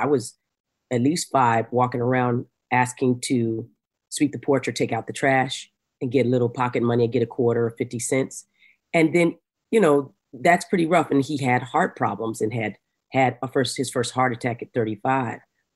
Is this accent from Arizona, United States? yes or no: yes; Arizona, United States; when I grew up in Arizona and the mountains of Arizona, and both of my parents were orphans. I spent the first 11 years of my life in a hotel called Starlight off of Route 66.